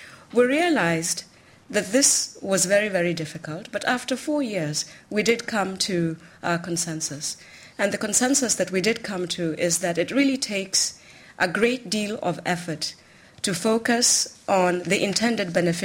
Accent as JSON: {"language": "English", "region": "Nairobi", "country": "Kenya", "tie": "born or raised there", "said": "the work being done by urban farmers in slums such as Kibera, which is in my hometown, and indeed it is being reported as one of the largest slums, if not the largest slums, in Africa."}